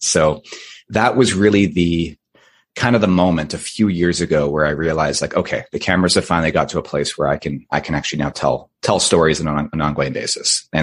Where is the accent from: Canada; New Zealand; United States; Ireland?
Canada; Vancouver, British Columbia; where I grew up in Vancouver.